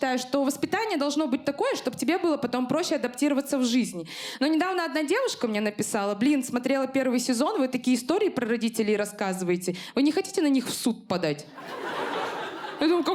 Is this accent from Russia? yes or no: no; Kazakhstan; Ну просто я казашка